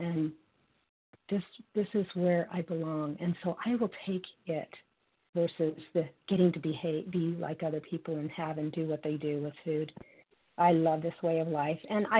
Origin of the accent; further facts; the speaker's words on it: Utah, United States; I'm from Utah.